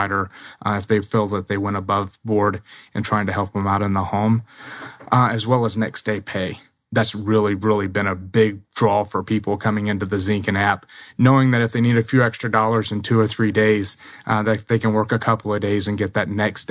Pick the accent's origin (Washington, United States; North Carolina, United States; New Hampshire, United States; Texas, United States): North Carolina, United States; I'm from North Carolina originally.